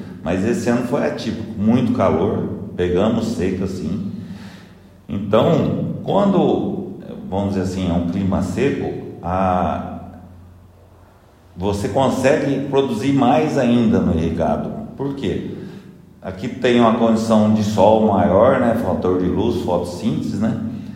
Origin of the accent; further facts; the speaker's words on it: Paraná, Brazil; nós somos do norte do Paraná, inclusive tem 4 no norte do Paraná que são produtores, a vida inteira fomos produtores, netos de produtores